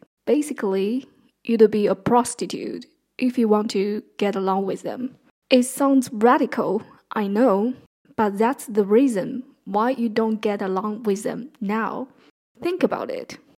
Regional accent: China; English is a second language; moved away as an adult; The first time that Joe Biden met Xi Jinping is in 2011 in my hometown. I am 31

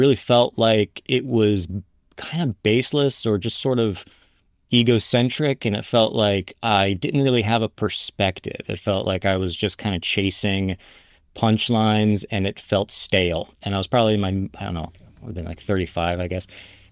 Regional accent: Florida, United States; now in Los Angeles, United States; I'm from Florida originally. I've been living in Los Angeles for probably the past 15 years.

